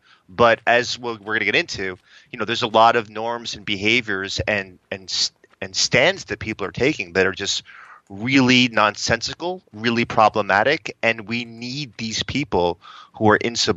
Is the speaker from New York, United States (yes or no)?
yes; Uniondale, New York, United States; I grew up in Uniondale, New York, which is pretty much like a 90% or higher predominantly black community.